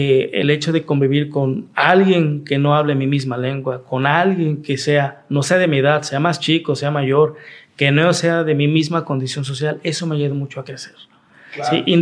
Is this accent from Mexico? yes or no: yes; Mexico; nosotros como latinos somos más cálidos. Mexicanos